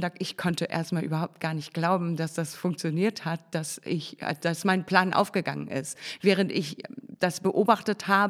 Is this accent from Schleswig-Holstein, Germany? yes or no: yes; Tetenhusen, Schleswig-Holstein, Germany; Ich bin in Tetenhusen groß geworden und meine Familie hat sich mehr nach Rendsburg orientiert.